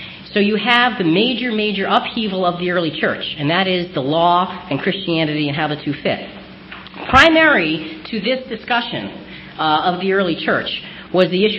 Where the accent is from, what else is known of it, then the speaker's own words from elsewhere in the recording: Connecticut, United States; I'm from Connecticut, I'm in California, and it took me a day to get here. 3,000 miles.